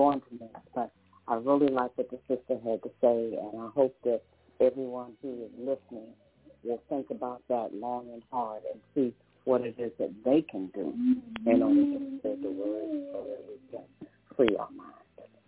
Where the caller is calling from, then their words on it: Maryland, United States; I'm calling from Maryland, and I really like what the sister just said, the call to action.